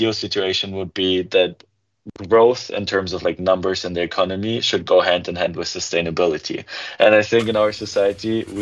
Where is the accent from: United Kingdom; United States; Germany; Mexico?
Germany; Munich, Bavaria; English is a second language; I grew up in Germany. My parents are originally from Bulgaria, but yeah, I was born in Munich, that's in south of Germany, and that's where I've been living most of my life at.